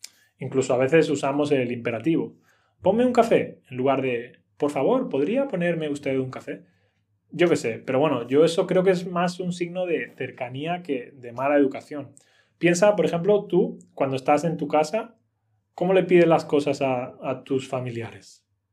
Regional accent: Spain; Y yo, entre ellos, yo tampoco respeto los semáforos. Soy español, ¿qué hago?

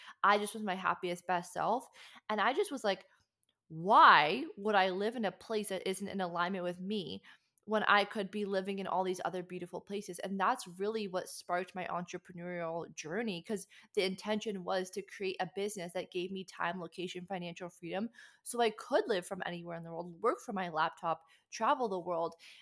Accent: Canada; So yeah, so originally I'm from Canada. And I guess, honestly, growing up in Canada, I just always dreamt and visioned and dreamed of living in sunshine

